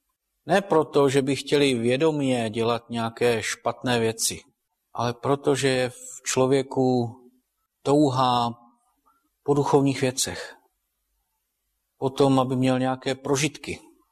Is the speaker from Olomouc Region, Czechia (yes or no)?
no; Chrudim, Pardubice Region, Czechia; A pocházím z Chrudimi, to je, co by odtud dvakrát kamenem dohodil.